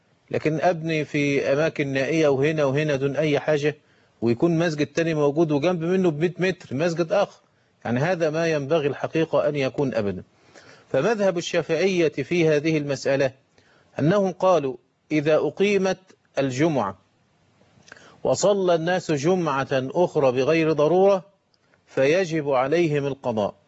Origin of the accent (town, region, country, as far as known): Egypt